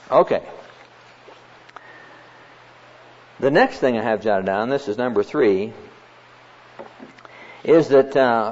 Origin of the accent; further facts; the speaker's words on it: Neola, Iowa, United States; I was born and raised in Neola, but I came to Christ in Harlan.